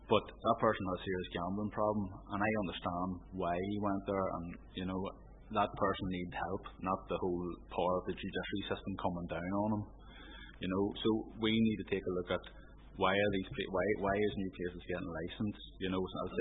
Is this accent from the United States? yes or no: no; Newry, Northern Ireland, United Kingdom; I'm from Newry.